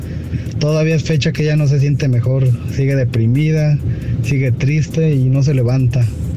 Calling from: Guadalajara, Jalisco, Mexico; Hola, buenas tardes. … de Guadalajara.

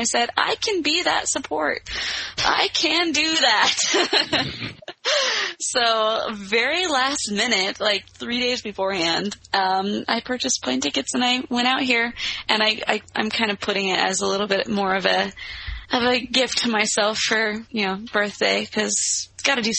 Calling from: Oxford, South East England, United Kingdom; I am actually recording from Oxford, England.

